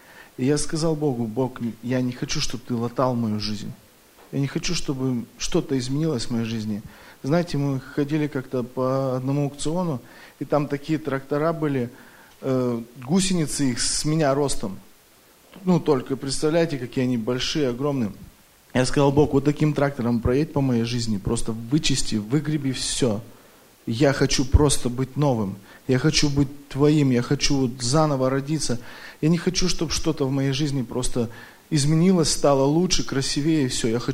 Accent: Seattle, Washington, United States; я из Сиэтла.

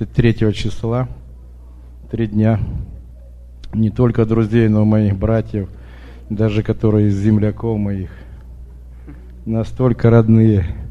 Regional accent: Portland, United States; я из Портленда. Мы здесь в гостях.

